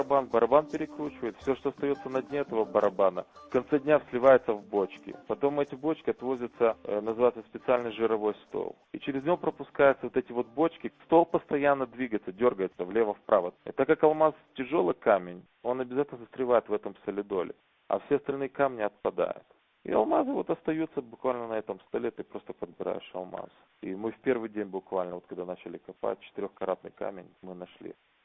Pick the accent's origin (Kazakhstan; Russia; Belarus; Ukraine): Ukraine; Odesa, Odesa Oblast; Мы приехали из Одессы, мы забыли, что увидеть на берегу моря там какую-нибудь живность.